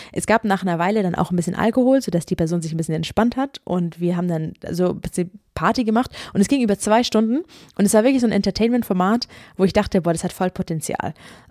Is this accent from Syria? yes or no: no; Ulm, Baden-Württemberg, Germany; nach dieser Zeit in Kanada, war ich wieder ein bisschen in Ulm, wo ich herkomme.